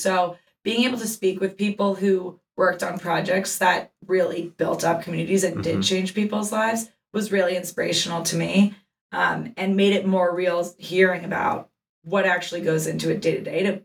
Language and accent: English; Baltimore, Maryland, United States; And being born and raised in Baltimore